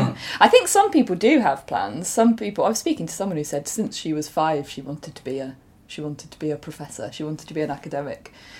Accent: South East England, United Kingdom; I grew up in Buckinghamshire, so near to Amersham, High Wycombe kind of area.

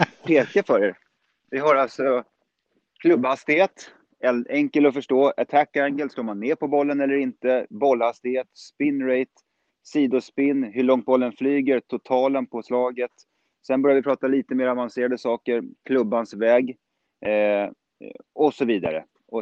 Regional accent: Stockholm, Stockholm County, Sweden; när jag växte upp i Stockholm

